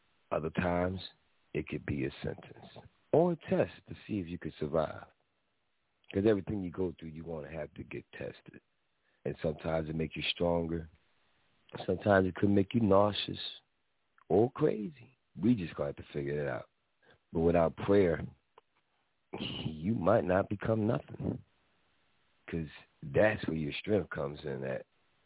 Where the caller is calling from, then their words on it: Philadelphia, Pennsylvania, United States; I got to love where I live. I'm calling from Philly